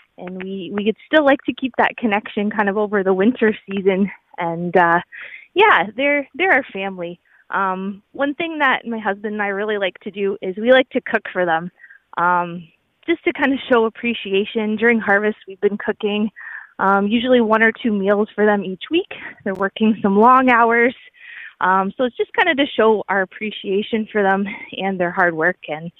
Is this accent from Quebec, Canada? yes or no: no; Norfolk County, Ontario, Canada; Yeah, I am Norfolk County born and raised. I love it here. It's really cool. I never really left. I did go away to school, but I was glad to come back and start a family here.